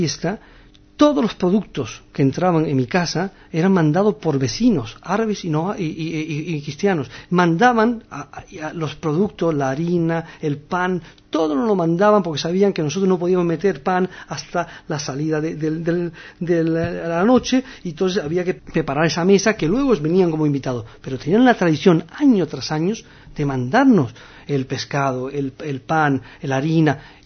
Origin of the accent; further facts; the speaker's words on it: Morocco; yo soy hijo de Marruecos, he vivido, todas mis generaciones han vivido aquí, y me siento marroquí, como ciudadano marroquí que era en ese momento.